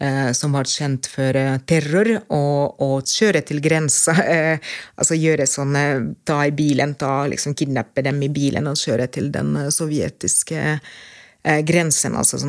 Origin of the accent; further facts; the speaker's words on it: Lahti, Päijänne Tavastia, Finland; Norwegian is a second language; moved away; jeg er født og oppvokst i Lahti. I Finland så er det ikke sånn at alle automatisk starter med engelsk som første fremmedspråk på skolen.